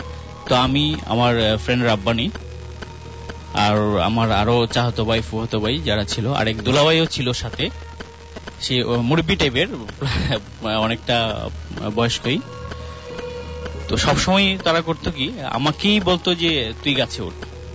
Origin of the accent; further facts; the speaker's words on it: Habiganj, Sylhet Division, Bangladesh; আমাদের গ্রামের বাড়ি সিলেটের হবিগঞ্জ জেলায়।